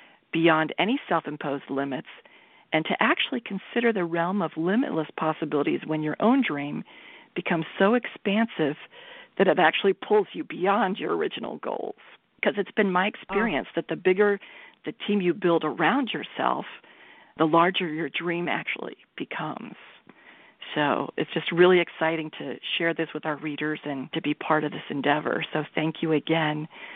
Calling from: Napa, California, United States; I am here from Napa, California.

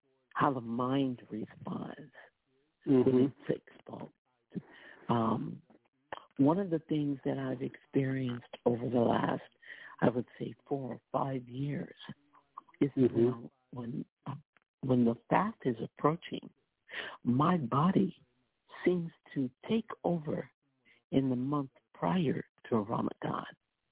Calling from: New York, United States; And I'm calling from New York, Bronx, New York.

